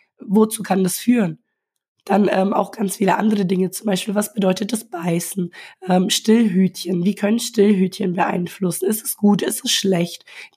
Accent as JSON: {"language": "German", "country": "Brazil", "said": "also ich komme ja ursprünglich aus Brasilien"}